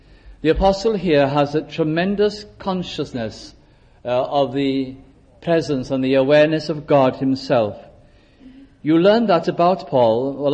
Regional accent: Wales, United Kingdom; now in England; being a Welsh person living in the north of England.

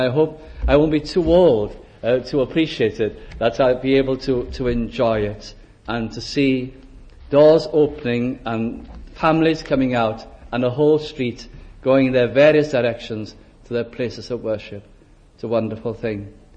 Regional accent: North West England, United Kingdom; I was brought up in South Lancashire, and the town I lived in was just on the edge of the moorlands.

